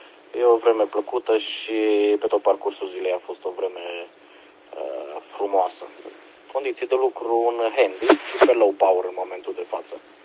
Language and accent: Romanian; Hunedoara County, Romania; Eu sunt deloc din Vale, de lângă Straja.